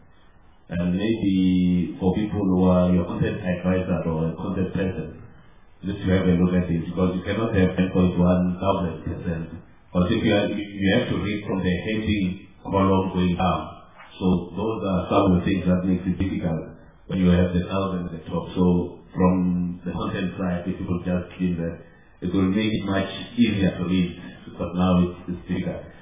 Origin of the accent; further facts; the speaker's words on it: Bogota, Bogotá Capital District, Colombia; I'm from Bogota.